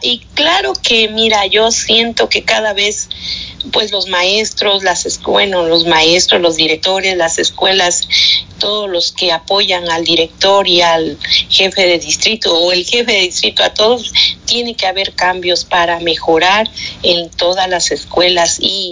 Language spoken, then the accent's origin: Spanish; Orizaba, Veracruz, Mexico; allá en mi ciudad natal, Orizaba, Veracruz